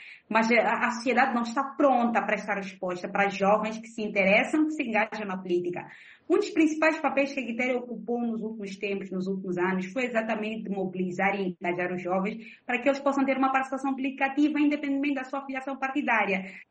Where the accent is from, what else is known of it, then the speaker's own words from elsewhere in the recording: Mozambique; como sou moçambicana e sou ativista política e social